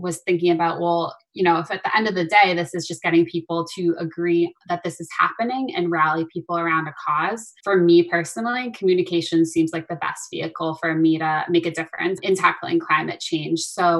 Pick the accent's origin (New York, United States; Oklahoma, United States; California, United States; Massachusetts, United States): Massachusetts, United States; For me personally, I grew up on Cape Cod.